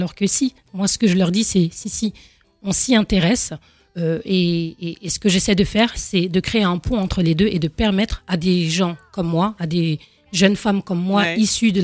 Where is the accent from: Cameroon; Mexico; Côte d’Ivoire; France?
France; Tout à fait, je suis née en France.